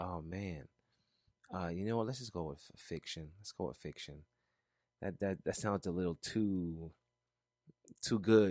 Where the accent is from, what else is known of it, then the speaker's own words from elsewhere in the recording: Columbus, Georgia, United States; I'm from Columbus, Georgia.